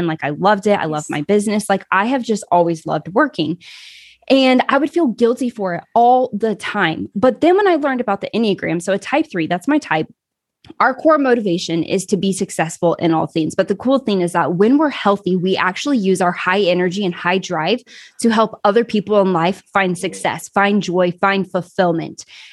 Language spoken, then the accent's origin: English; Kansas, United States; So I grew up in the Midwest, Kansas, actually. And in the culture that I grew up in, it's just very normal for women to stay at home with their kids, for the husbands to go to work.